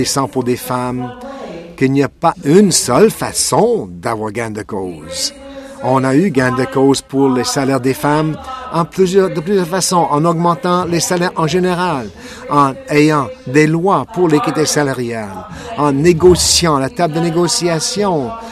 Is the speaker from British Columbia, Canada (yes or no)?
yes; British Columbia, Canada; chez nous en Colombie-Britannique